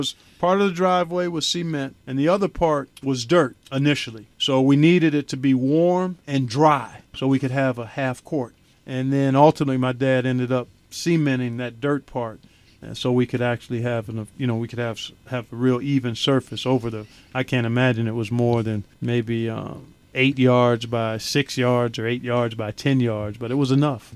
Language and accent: English; Cleveland, Ohio, United States; But as I grew up in Cleveland, as I began to pursue sports, it became apparent to me my dad was pretty good